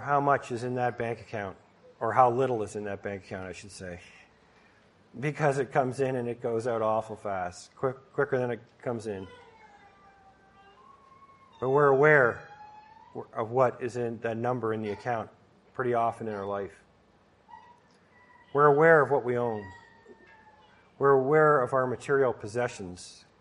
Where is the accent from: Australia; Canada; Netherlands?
Canada; now in United States; Well, I'd never taken the pledge because I'm from Canada.